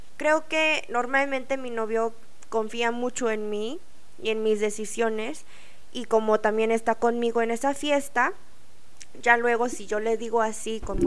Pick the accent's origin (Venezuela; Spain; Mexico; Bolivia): Mexico; los asiáticos nosotros somos más aceptados aquí. Y yo lo digo por experiencia personal, que cuando crecí en México, nuestra cultura asiática, de hecho, más como la cultura coreana